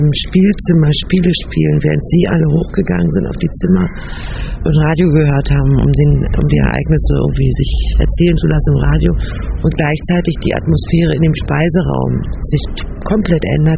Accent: Germany; Na, ich bin in der DDR ganz normal aufgewachsen mit Schule, Abitur und Studium.

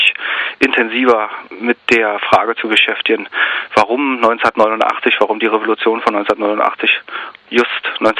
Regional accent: Germany; ich bin ein Kind der DDR, bin da groß geworden, habe die ersten 22, 23 Jahre meines Lebens in diesem Land verbringen müssen

